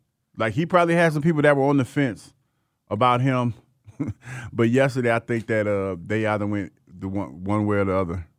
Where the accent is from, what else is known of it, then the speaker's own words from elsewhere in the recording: Ohio, United States; I am from Ohio, and, you know, I did grow up watching the Buckeyes.